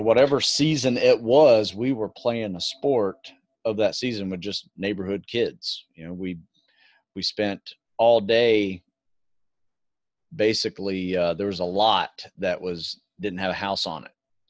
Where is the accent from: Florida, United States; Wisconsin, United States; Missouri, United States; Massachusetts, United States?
Florida, United States; Growing up in Florida, it was always hot.